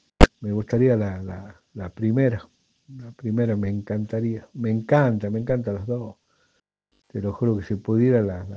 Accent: Catamarca, Argentina; acá en Catamarca, porque no te dije, soy de Catamarca

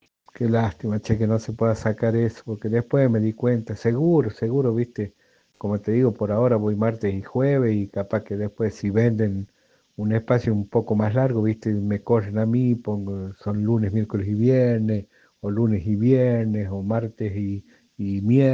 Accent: Catamarca, Argentina; acá en Catamarca, porque no te dije, soy de Catamarca

